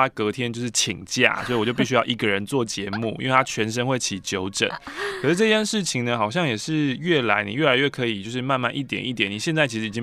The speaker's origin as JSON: {"language": "Chinese", "region": "Taichung", "country": "Taiwan", "said": "再加上我身为台中人，我上台北的时间呢会被回台跑大地游戏的代办事项而左右。"}